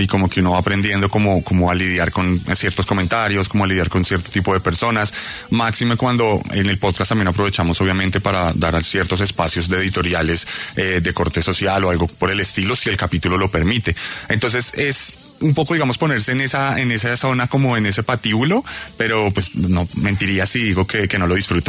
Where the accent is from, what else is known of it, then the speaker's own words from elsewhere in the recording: Colombia; porque hay una conexión como colombiano